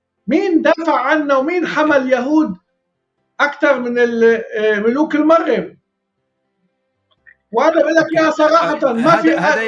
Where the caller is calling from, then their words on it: Riyadh, Riyadh Province, Saudi Arabia; كنت هلأ أنا عم بحكيك من الرياض